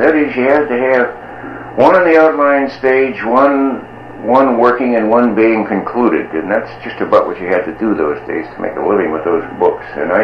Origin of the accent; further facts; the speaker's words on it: California, United States; I forget. I grew up in the Santa Clara Valley.